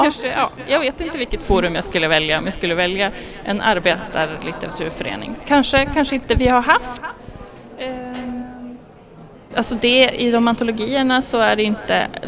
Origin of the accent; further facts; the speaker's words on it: Kramfors, Västernorrland County, Sweden; Jag är från Kramfors i Ångermanland.